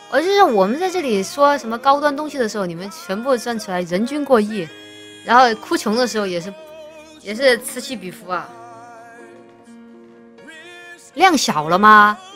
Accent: Chongqing, China; 可能川渝地带像我们重庆人吃佐料吃的比较重嘛

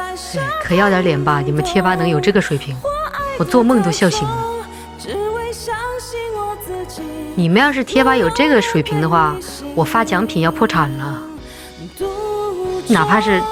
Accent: Russia; Chinese is a second language; now in Shanghai, China; 我在上海，没有开空调，居然只穿了一件单衣，惊呆了。我们俄罗斯人就是身体素质过硬啊。

